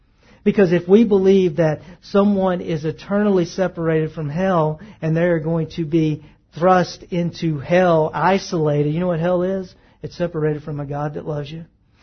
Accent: the South, United States; I'm from the South. I can be cordial. That's part of my upbringing.

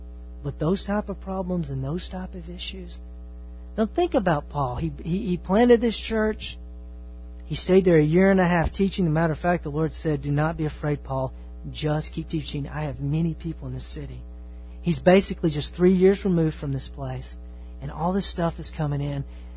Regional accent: Texas, United States; I'm from East Texas.

